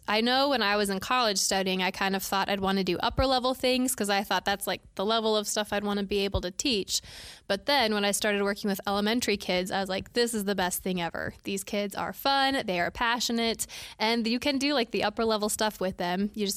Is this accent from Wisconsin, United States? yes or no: no; Vermilion, South Dakota, United States; I grew up in the booming metropolis of Vermilion, South Dakota, which was not that big at all, actually. It's a very small town, although it does have the University of South Dakota there with a big fancy music museum